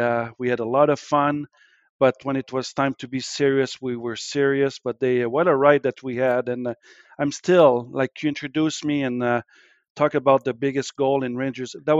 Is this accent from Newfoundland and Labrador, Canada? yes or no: no; Noranda, Quebec, Canada; I grew up outside of Montreal in a small town named Noranda, Quebec.